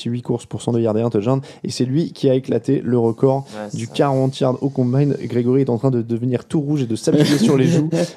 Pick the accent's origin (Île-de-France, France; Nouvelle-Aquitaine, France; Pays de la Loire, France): Île-de-France, France; Noisy-le-Grand; je suis né à Noisy-le-Grand. Donc, je ne suis pas tout à fait. Et j'ai grandi en Île-de-France.